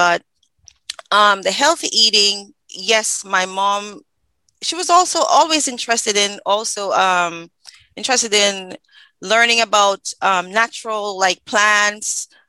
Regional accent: Kingston, Jamaica; I grew up in East. I'm from East Kingston.

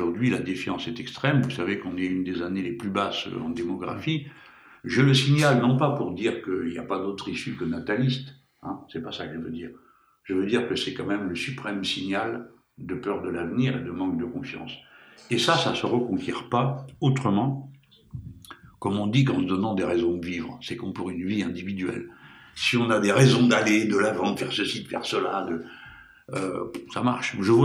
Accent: Morocco; born there; C'est mon pays natal, je crois que je connais un peu bien les Marocains.

